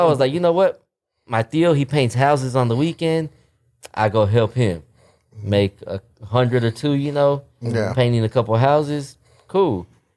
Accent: Fort Worth, Texas, United States; we're from East Fort Worth. East Fort Worth, the Poly area.

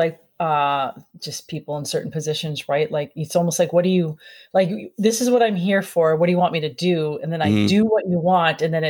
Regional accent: California, United States; Just because I'm from California as well.

